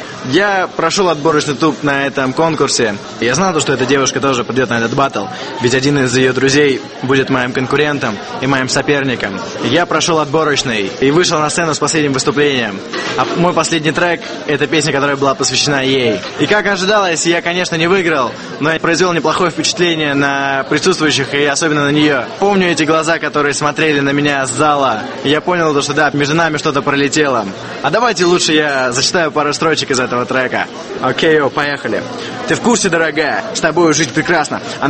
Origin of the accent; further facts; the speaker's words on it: Moscow, Russia; Мне 21 год, я врожденный москвич, центр города ЦАУ